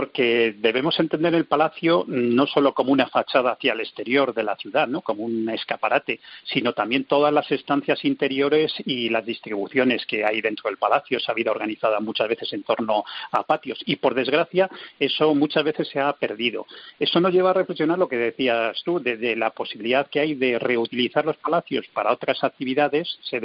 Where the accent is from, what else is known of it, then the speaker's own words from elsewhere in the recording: León, Castile and León, Spain; actualmente yo también soy de León, y me complace saludarte